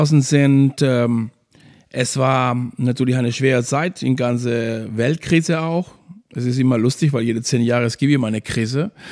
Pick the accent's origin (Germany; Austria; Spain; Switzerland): Spain; Maspalomas, Canary Islands; German is a second language; Ich komme aus Maspalomas, Playa del Inglés. Meine ganze Familie und meine Brüder, Geschwister, Mutti und so alles, die sind immer noch da. Ich bin da aufgewachsen